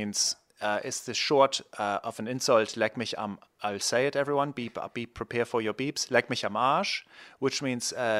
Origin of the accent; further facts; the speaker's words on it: Germany; English is a second language; are Germans and sometimes we can be a little sensitive.